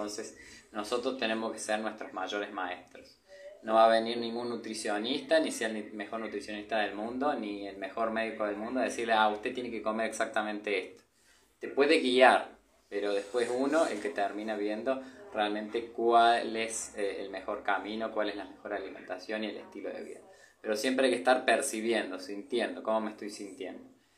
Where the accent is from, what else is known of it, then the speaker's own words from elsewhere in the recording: Argentina; soy asistente en alimentación y nutrición. Soy de Argentina, pero ahora estoy viajando. Hace 1 año y 2 meses que estoy viajando, estoy ahora en Guatemala.